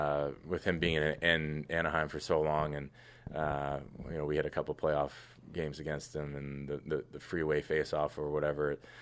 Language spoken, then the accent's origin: English; Toronto, Ontario, Canada; for me growing up in Toronto, you know the rivalry with, you know, Montreal and Toronto, and Toronto and Ottawa